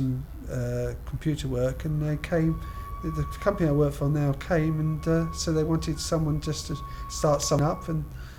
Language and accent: English; Hoddesdon, East of England, United Kingdom; I come from Hoddesdon in Hertfordshire. My birthday is the 23rd of September 1951.